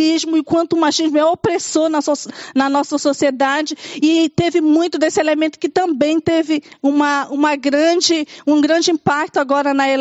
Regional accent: Belém, Pará, Brazil; eu sou da Amazônia, sou de Belém do Pará

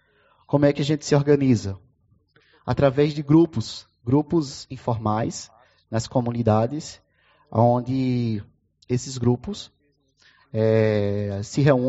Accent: Alagoas, Brazil; lá no meu estado, que é Alagoas

